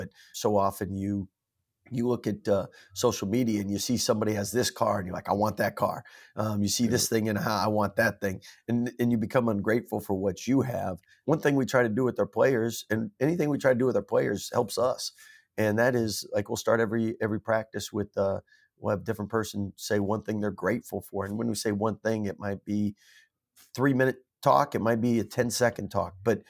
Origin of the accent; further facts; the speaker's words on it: Mishawaka, Indiana, United States; And then we were raised there in Mishawaka, Indiana, right by South Bend in Notre Dame.